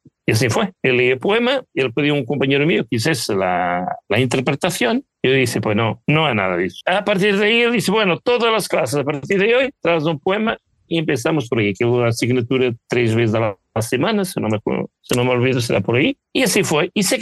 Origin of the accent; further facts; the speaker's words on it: Castelo Branco, Portugal; now in Spain; encuentras una ciudad llamada Castelo Branco. A mi tierra, he venido de España, claro. A mi tierra, a mi pueblo.